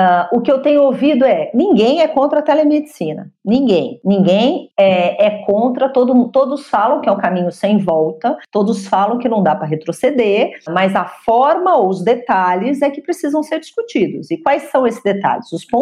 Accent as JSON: {"language": "Portuguese", "region": "São Paulo", "country": "Brazil", "said": "eu só posso dar aula para aluno de São Paulo, porque eu sou de São Paulo."}